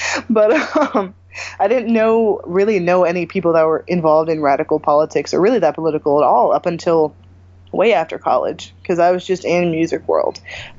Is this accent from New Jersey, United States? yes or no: yes; New Jersey, United States; now in New York, United States; I live in New York. I'm from the Pine Barrens in South Jersey, if you've ever seen the Sopranos episode.